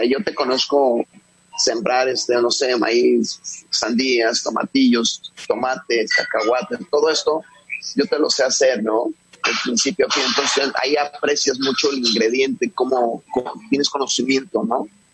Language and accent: Spanish; Mexico; algo que me recuerda a mi tierra, a mi mamá, a mis paisanos. Pude viajar, conocer más de México, mi cultura.